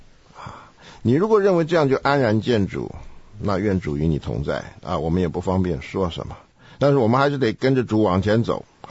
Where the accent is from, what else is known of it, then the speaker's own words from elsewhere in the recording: China; 我们中国人是不随便问问题的